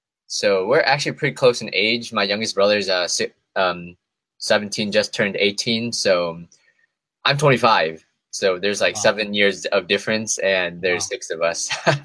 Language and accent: English; Madison, Wisconsin, United States; cause I grew up in Madison, and UW Madison is like a phenomenal school.